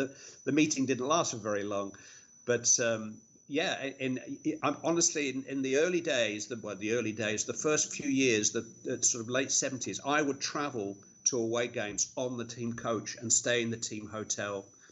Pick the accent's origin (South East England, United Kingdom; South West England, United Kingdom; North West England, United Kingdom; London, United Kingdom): North West England, United Kingdom; Bury; You know, I'm not from Merseyside. I think it's probably widely known. I'm from Bury. I grew up a Manchester United fan.